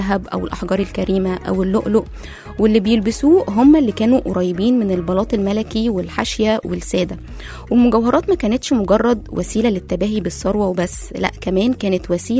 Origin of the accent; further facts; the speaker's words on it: Egypt; وعندنا في مصر القديمة كانت الرجالة بتلبس اساور وخواتم